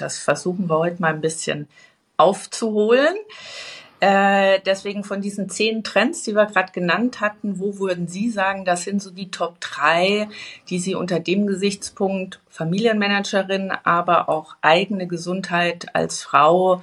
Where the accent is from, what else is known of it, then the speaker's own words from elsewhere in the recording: Bavaria, Germany; an meine Kindheit erinnern im Bayerischen Wald, also mein Vater gestandener Bayer, meine Mutter kommt aus dem Schwarzwald